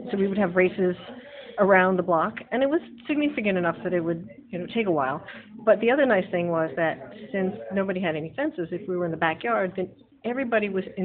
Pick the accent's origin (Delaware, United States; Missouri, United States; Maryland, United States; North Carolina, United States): Delaware, United States; Newark; also born or lived in Rochester, United States / Wilmington, United States; I was born in Rochester, New York, but we didn't live there very long after I was born. We moved when I was about 9 months old, and I grew up in Newark and Wilmington, Delaware.